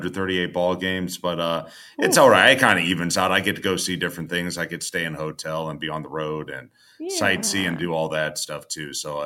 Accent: Atlanta, Georgia, United States; So, for me … I'm the team's broadcaster. I grew up in Atlanta

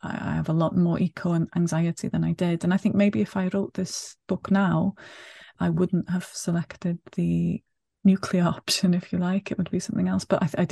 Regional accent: Wales, United Kingdom; first language Welsh; English is a second language; I'm Welsh first language, so I was brought up speaking Welsh, and I speak Welsh at home with my own children as well. But English has always been there as well, so I've been fluent in both languages since I can remember.

